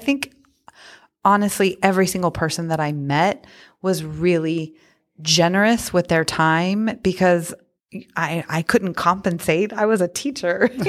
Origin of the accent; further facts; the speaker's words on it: California, United States; moved away as an adult; also born or lived in Las Vegas; Yeah, so born and raised in California, and I started producing my documentary back in 2014.